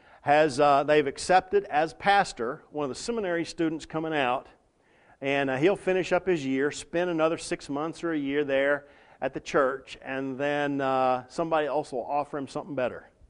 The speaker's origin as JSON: {"language": "English", "region": "Texas", "country": "United States", "tie": "born or raised there", "said": "Now, I grew up in Texas in a little country community"}